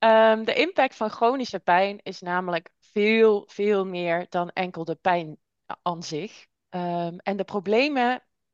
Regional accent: Limburg, Netherlands; Ik kom uit Limburg en ik heb een zoontje.

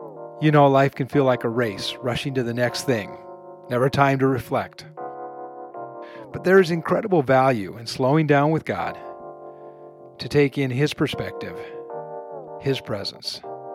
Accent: California, United States; that's the same moon that I grew up looking at in Southern California.

